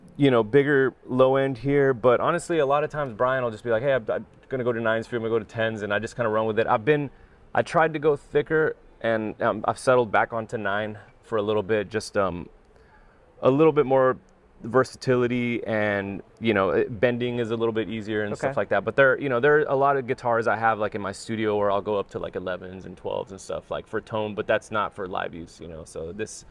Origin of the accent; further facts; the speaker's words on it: Laredo, Texas, United States; Because I'm from Laredo, Texas, which is south of there.